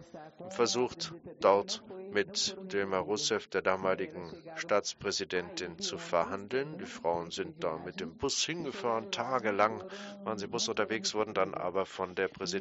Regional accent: Brazil; Bei uns in Brasilien.

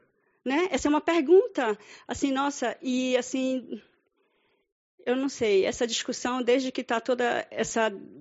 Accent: Amazon, Brazil; da Amazônia, de onde eu venho

